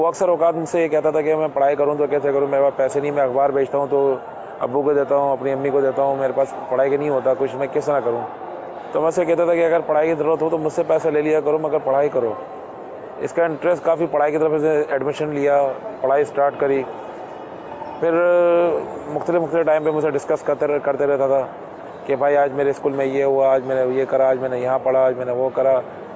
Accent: Hyderabad, Sindh, Pakistan; میں حیدرآباد لطیفہ سے تعلق ہے میرا۔

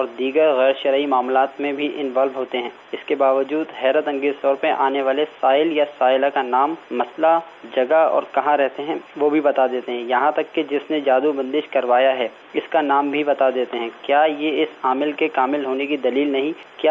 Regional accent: Karachi, Sindh, Pakistan; میرا تعلق باب المدینہ کراچی سے ہے۔

